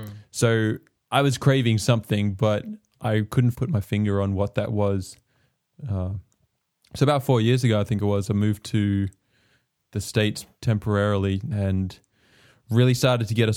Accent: Australia; also born or lived in New Zealand; I was born in Australia and raised in the church, so in a similar background in that sense. But I did spend 4 years in New Zealand growing up.

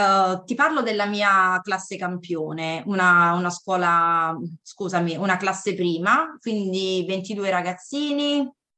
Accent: Cassino, Lazio, Italy; now in Latina, Italy; parlando da Latina, dove vivo con mio marito e dove insegno, ma vengo da Cassino, dalla provincia di Frosinone, quindi bassa Ciociaria.

